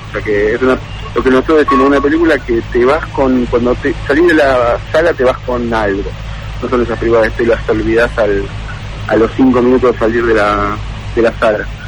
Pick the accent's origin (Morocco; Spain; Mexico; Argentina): Argentina; Buenos Aires; Yo soy de Buenos Aires